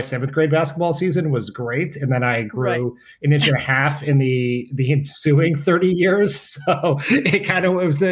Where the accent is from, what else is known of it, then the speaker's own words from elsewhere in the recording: Wilmington, Delaware, United States; also born or lived in Brazil / Japan; So I was born in Wilmington. I lived there until I was five. Then we moved to Brazil. My dad worked for a company that sent him overseas. So we were in Brazil for 3 years, home to Delaware for a few years, back to Japan, then to Japan, and then back to Delaware for high school.